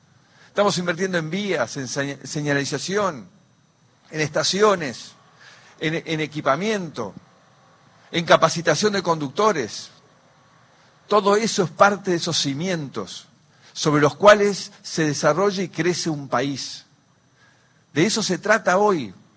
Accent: Argentina; lo que somos los argentinos

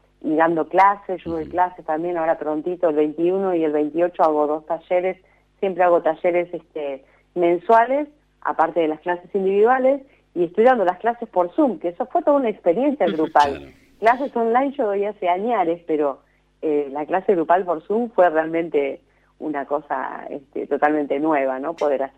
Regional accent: Argentina; yo soy argentina

